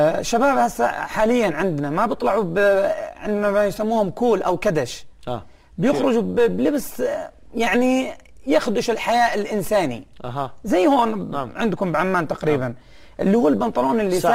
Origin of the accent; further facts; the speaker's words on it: Saudi Arabia; من وجهة نظري الشخصية البحتة عندنا بالسعودية اللبس الرسمي الثوب والشماغ والعقال